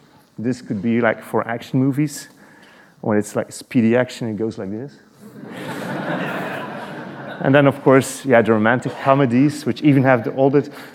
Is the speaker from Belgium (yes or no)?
yes; Belgium; I come from Belgium, so this AZERTY is French